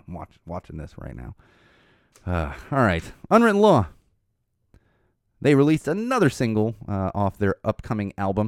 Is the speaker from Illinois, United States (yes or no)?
no; San Diego, California, United States; I grew up in San Diego. I remember when Comic-Con was comics.